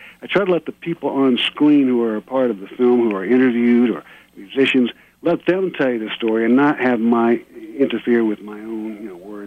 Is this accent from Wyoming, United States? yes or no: no; Birmingham, Alabama, United States; Well, no, I'm from North Alabama. My father was a preacher, so we did move around a few times. I was born in Birmingham and went to the college there, Birmingham Southern.